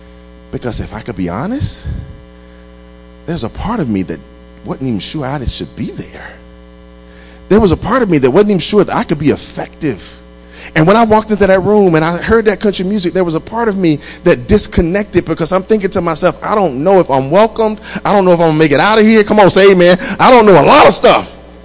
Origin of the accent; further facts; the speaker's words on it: North Carolina, United States; And I'm from North Carolina. In North Carolina, when it snows, they shut everything down.